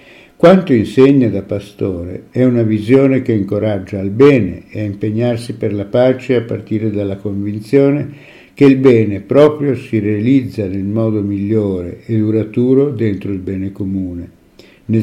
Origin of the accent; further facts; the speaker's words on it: Rome, Lazio, Italy; born there; Io sono nato a Roma